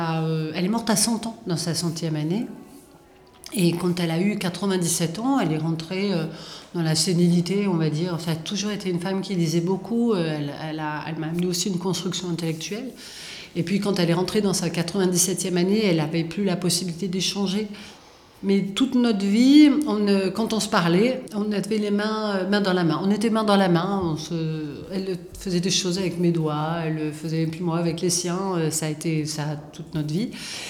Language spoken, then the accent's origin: French; Valence, Auvergne-Rhône-Alpes, France; born there; je suis née à Valence, en France.